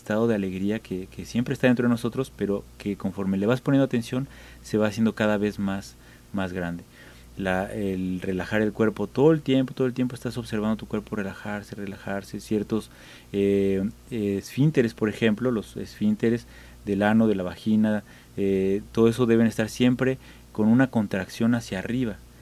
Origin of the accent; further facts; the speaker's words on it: Mexico City, Mexico; de donde yo vengo, que es la Ciudad de México